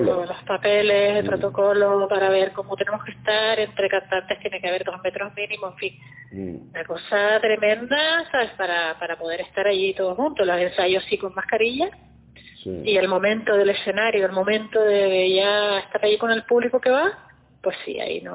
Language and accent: Spanish; Canary Islands, Spain; como casi todos los músicos que somos canarios, ¿no? Que hemos salido de la música popular